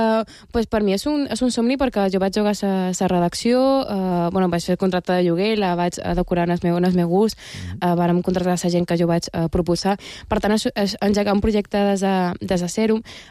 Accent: Palma, Balearic Islands, Spain; ara som directora aquí a les Balears, a Camefa, jo som de Palma

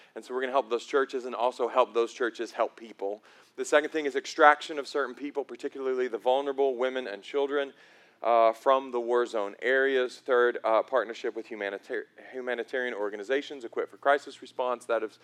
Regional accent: the South, United States; I'm from the South. I'm from here, y'all.

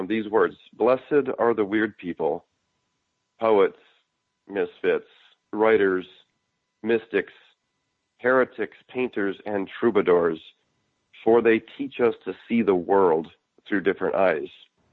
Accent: Boise, Idaho, United States; now in Austin, United States; And I was just living this very, very simple life in Austin, Texas, you know, far away from my hometown of Boise, Idaho.

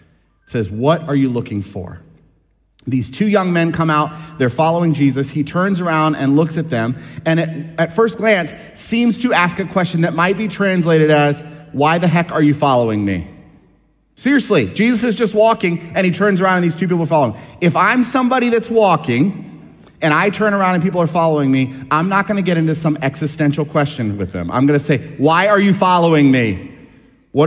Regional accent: Culpeper, Virginia, United States; I grew up in Culpeper. People ask the same questions, right? Love you, Culpeper folk.

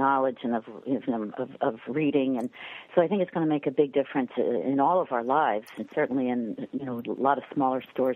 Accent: Pennsylvania, United States; also born or lived in Berkeley; I grew up in Pennsylvania, but I consider Berkeley the place where I became a person, a full human. But I lived there for 30 years, and it shaped me.

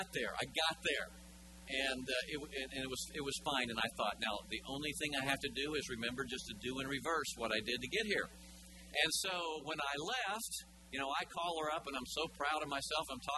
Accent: Florida, United States; I'm from Florida, and I just assume that people who do that are from Florida

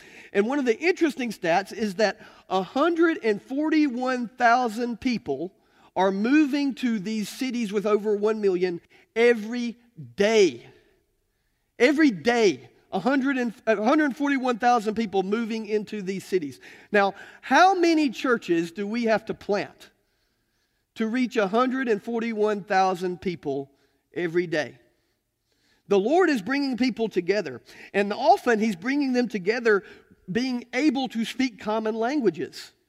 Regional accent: Alabama, United States; This language that I'm trying to speak right now, I'm from Alabama, it's a little bit hard

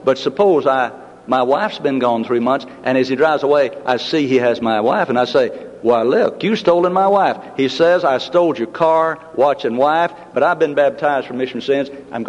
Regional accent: Tennessee, United States; Now, I grew up in Middle Tennessee, where I used to hear this statement.

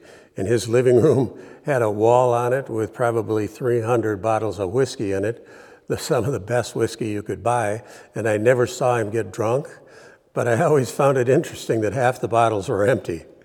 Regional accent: Toronto, Ontario, Canada; now in United States; I'm an American that grew up in Toronto, outside of Toronto.

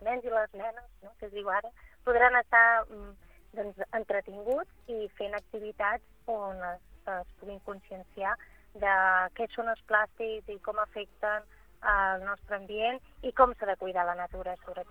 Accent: Barcelona, Catalonia, Spain; jo sóc de Barcelona

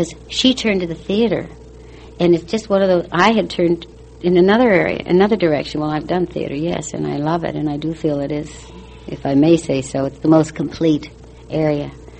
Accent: Minneapolis, Minnesota, United States; And when I was a kid and growing up, I'm from Minnesota, from Minneapolis.

